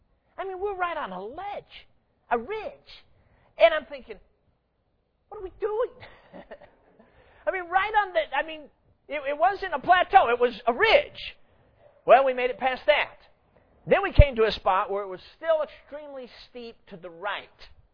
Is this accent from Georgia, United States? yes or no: no; Durango, Colorado, United States; born there; I was born in Durango, Colorado. That is an old cowboy town on the western slope of the Rocky Mountains there in southwest Colorado.